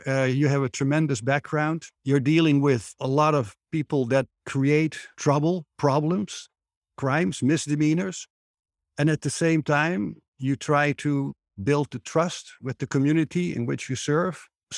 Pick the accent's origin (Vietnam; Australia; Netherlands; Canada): Netherlands; now in Arizona, United States; I'm your host. I'm originally from the Netherlands, happily residing in the Grand Canyon state of Arizona in the United States.